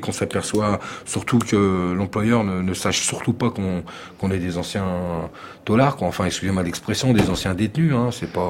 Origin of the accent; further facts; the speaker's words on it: France; moi j'ai une carte d'identité française, je suis français.